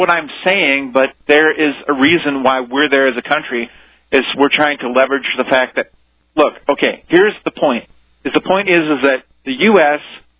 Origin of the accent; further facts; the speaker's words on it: Wisconsin, United States; I'm from Wisconsin